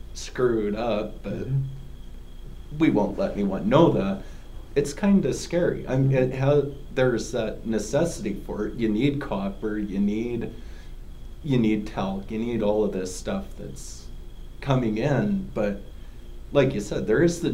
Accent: Montana, United States; we're both from Montana, and we both know what's going on.

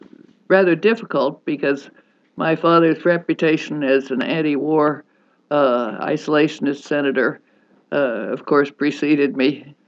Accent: Washington, District of Columbia, United States; born there; I was born in 1925 in Washington, D.C., Northwest Washington.

